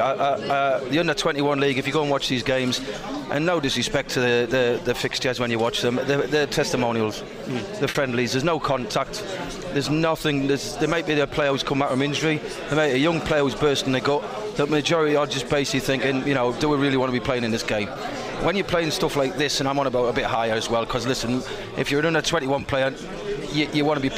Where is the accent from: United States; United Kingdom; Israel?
United Kingdom; Sheffield, Yorkshire and the Humber; also born or lived in Marseille; I had my laddie in 93, so I was born in Sheffield, born and bred.